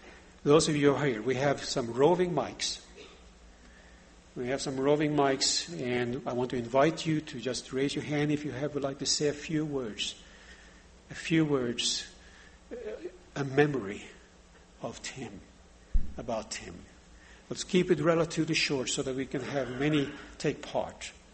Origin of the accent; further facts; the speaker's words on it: Norway; English is a second language; you know I'm from Norway and Norwegians are very reserved.